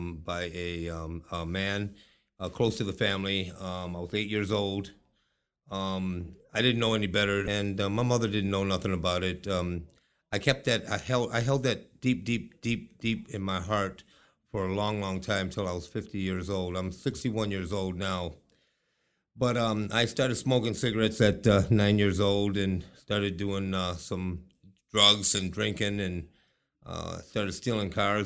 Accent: Detroit, Michigan, United States; I was raised in Detroit in the 50s. And then in the 60s, we lived there right after the riots.

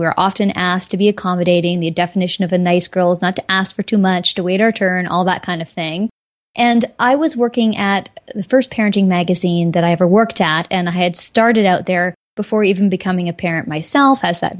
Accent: Alberta, Canada; also born or lived in West Coast; And I grew up partly on the West Coast and then partly also in rural Alberta.

